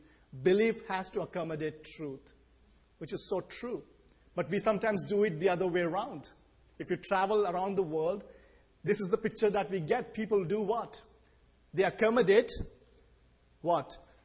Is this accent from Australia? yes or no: no; India; I grew up in India. I come from there. You know, I have a Christian worldview that's there.